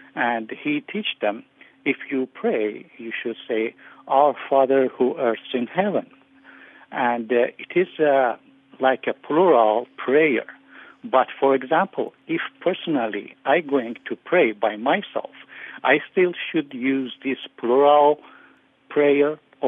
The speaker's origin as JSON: {"language": "English", "country": "Iran", "second_language": "English", "said": "as I become believer in my home country, Iran."}